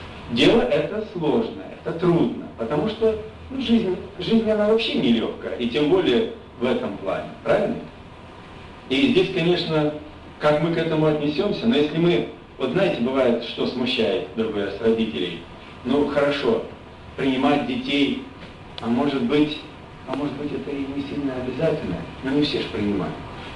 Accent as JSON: {"language": "Russian", "region": "Siberia", "country": "Russia", "said": "я вообще сам из Сибири, у нас зима в прошлый год не сильно суровая была, но все равно до 40 доходила."}